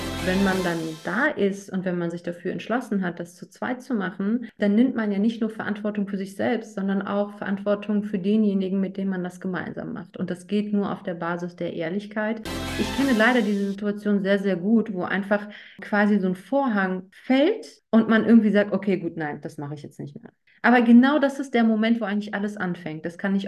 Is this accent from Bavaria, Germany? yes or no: no; Berlin, Germany; Ich bin gebürtige Berlinerin.